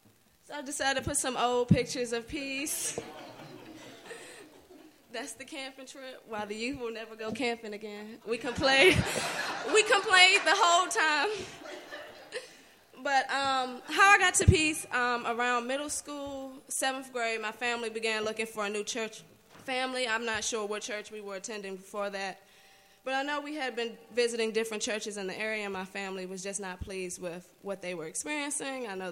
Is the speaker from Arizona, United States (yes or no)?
no; Washington, District of Columbia, United States; I was born and raised in Washington, D.C. Grew up with three other siblings.